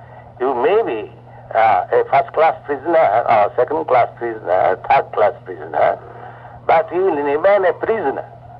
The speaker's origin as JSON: {"language": "English", "town": "Kolkata", "region": "West Bengal", "country": "India", "tie": "born there", "lives_now": "Vrindavan, India", "said": "I was born in Calcutta."}